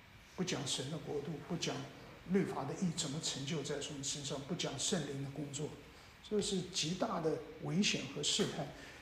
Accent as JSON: {"language": "Chinese", "country": "China", "said": "特别是我们中国人有很多这方面的教导"}